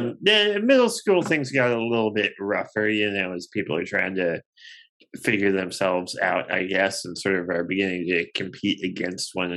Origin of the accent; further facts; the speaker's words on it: Corpus Christi, Texas, United States; So I grew up in Corpus Christi. I have one brother.